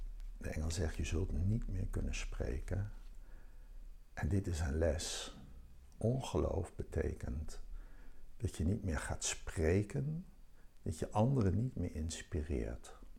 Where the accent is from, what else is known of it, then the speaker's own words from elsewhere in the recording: Eindhoven, North Brabant, Netherlands; Ik kom uit Eindhoven en daar bezoek ik meestal de evangelische gemeente, de Lichtstad.